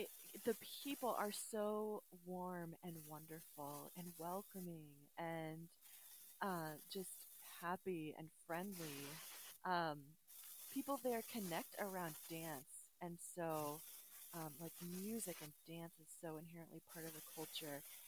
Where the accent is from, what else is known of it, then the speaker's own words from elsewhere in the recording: United States; So again, going back to that being American and living with such privilege, even though, you know, my family wasn't exceptionally wealthy